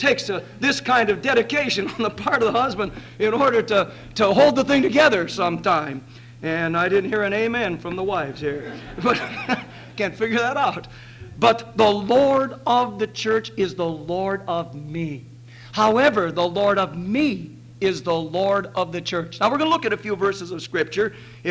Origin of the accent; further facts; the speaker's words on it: Grand Rapids, Michigan, United States; Now, I'm from the Grand Rapids area when I'm there, which is seldom, but I am there now and then.